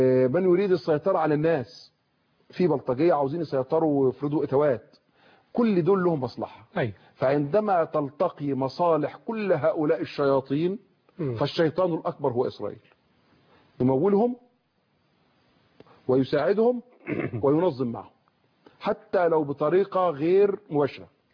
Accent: Egypt; نحن جميعا لنا خصوصية عامة كمصريين

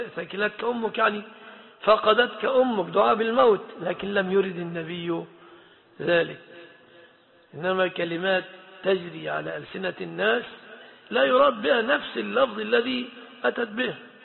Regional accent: Egypt

